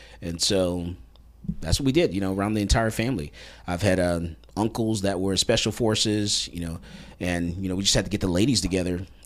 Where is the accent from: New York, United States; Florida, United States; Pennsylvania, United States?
Florida, United States; Fort Lauderdale; Originally from Fort Lauderdale, Florida.